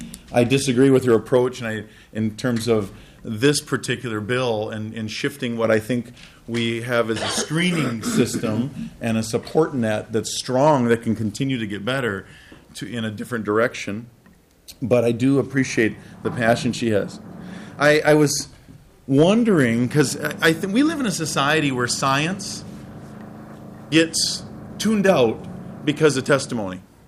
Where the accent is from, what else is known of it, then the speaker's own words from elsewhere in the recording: Minnesota, United States; I grew up in Minnesota. My dad was an elementary school teacher.